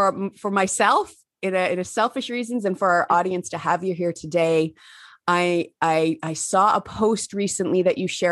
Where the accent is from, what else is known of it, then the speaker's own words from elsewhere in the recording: Ontario, Canada; visiting my hometown, small town, southwestern Ontario, Canada.